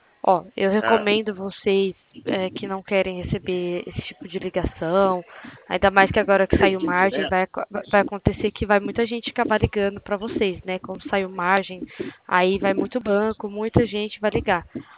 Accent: São Paulo, Brazil; Eu sou aqui do interior de São Paulo.

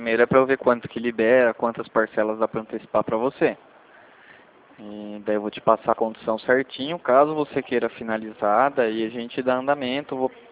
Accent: Itu, São Paulo, Brazil; Eu sou daqui de Itu.

